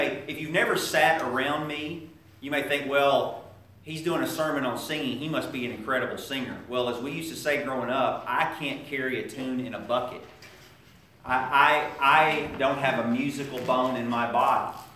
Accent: Lebanon, United States; as a kid up through my teenage years, I grew up in Lebanon. I went to the Maple Hill congregation in Lebanon.

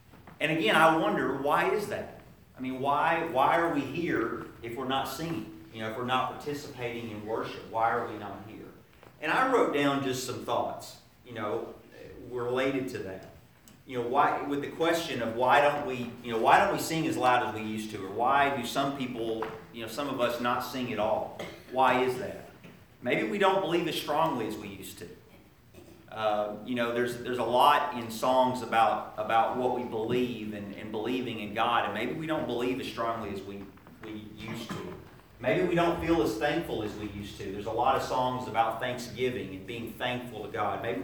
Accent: Lebanon, United States; as a kid up through my teenage years, I grew up in Lebanon. I went to the Maple Hill congregation in Lebanon.

